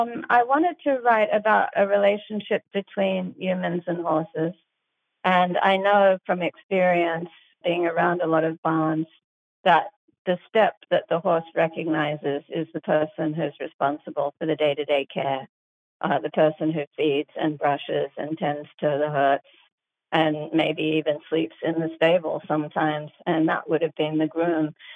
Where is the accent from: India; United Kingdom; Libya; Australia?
Australia; moved away as an adult; now in United States; she's very much based on my own experience as an Australian who came to America to study and ended up getting a fantastic job here.